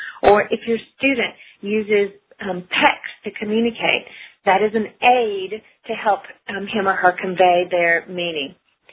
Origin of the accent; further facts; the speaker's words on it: the South, United States; It could also mean Coke, which in the South we call all sodas Coke, and so we're from the South and that's what he learned